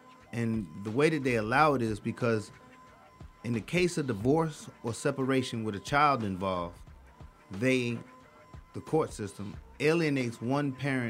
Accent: Queens, New York, United States; of course, I'm from New York, Jamaica, Queens. It's a rough neighborhood.

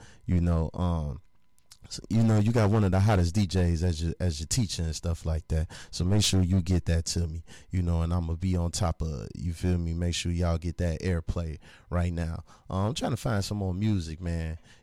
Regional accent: Illinois, United States; Out there in my, man, where I used to stomp all on them grounds out there from the Wild Hunnids, my hometown. So shout out to Gwendolyn Brooks High School

